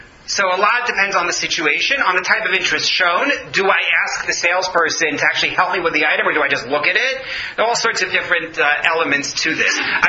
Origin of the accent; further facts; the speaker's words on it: Toronto, Ontario, Canada; We're from Toronto. We're going to go back to Toronto, and that's where we're going to look at purchasing.